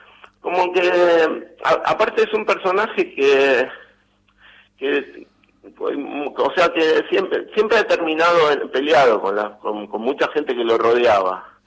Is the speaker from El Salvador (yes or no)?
no; Argentina; el ídolo que más nos representa como argentinos